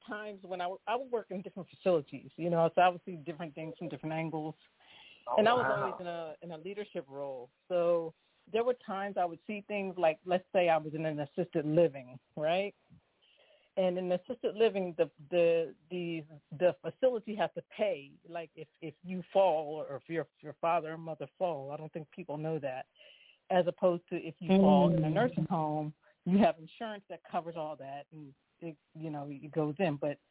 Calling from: Philadelphia, Pennsylvania, United States; calling from Philadelphia.

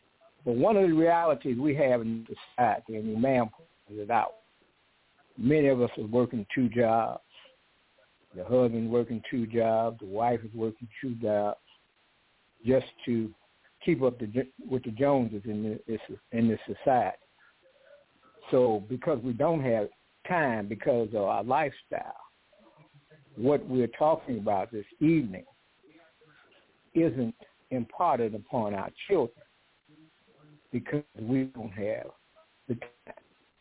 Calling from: Chicago, Illinois, United States; I'm calling from Chicago.

